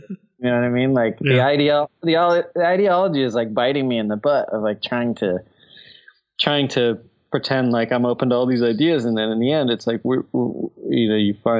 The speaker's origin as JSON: {"language": "English", "town": "Orlando", "region": "Florida", "country": "United States", "tie": "born or raised there", "said": "You know, I grew up in Orlando."}